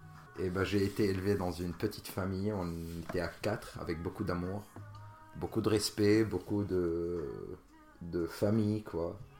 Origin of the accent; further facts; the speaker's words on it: Jounieh, Keserwan-Jbeil, Lebanon; moved away as an adult; now in France; moi, c'est … J'ai 32 ans. Je vis en France, ça fait presque 7 ans. Et je suis né au Liban, d'une ville qui s'appelle Jounieh. Et j'ai vécu jusqu'à mes 25 ans au Liban.